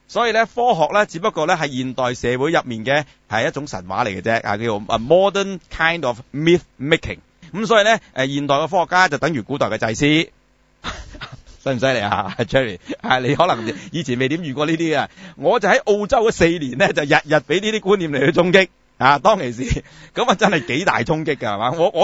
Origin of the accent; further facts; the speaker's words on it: China; 我哋中國人有個講法嘛，